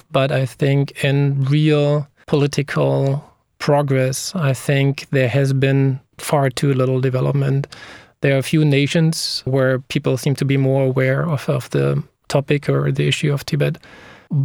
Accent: East Germany, Germany; English is a second language; with my own background growing up in East Germany and under communism

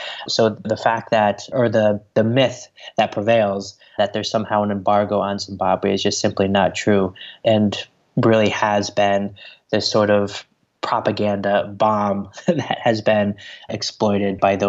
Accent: United States; speaking as an American

